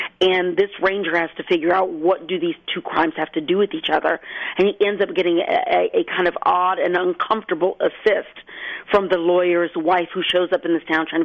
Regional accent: Houston, Texas, United States; I am somebody who comes from East Texas. I grew up in Houston, so I am 100% a city girl.

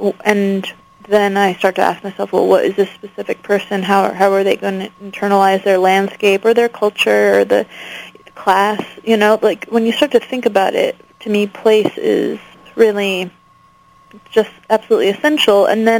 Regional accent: United States; I mean, a lot of them are written after the rumors and the gossip I heard growing up in the Mojave Desert

